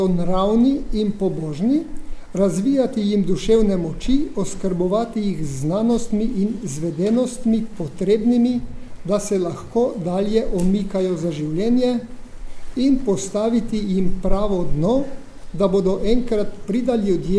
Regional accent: Barka, Coastal–Karst, Slovenia; Jaz sem rojen na Barki. To je vas. In tam sem hodil v prve štiri razrede osnovne šole.

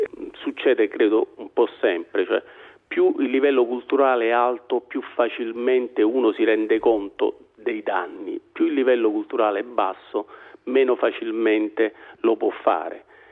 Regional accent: Naples, Campania, Italy; io poi sono napoletano, se mi attraversa il gatto nero mi fermo di corsa e mi spavento

